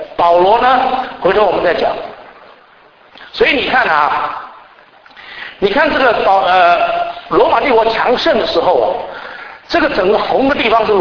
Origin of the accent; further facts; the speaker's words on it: Taiwan; born there; 我生在台湾的，我会讲台湾话，那么我也会讲国语，那么也懂一点四书五经，那个是古代的话。那么来到外面有英文啊，那么年轻时候学一点日文，一点日文这样子。